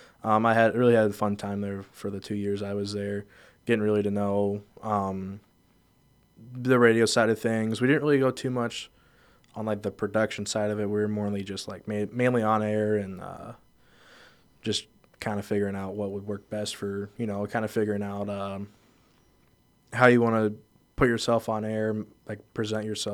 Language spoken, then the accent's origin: English; Anita, Iowa, United States; Yeah, so I'm from Anita. I graduated from Cam High School